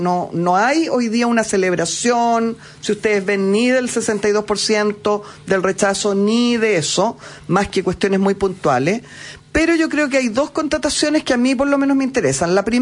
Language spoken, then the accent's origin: Spanish; Chile; Que yo encuentro que, como chilena, ¿ya?, nos deja muy mal.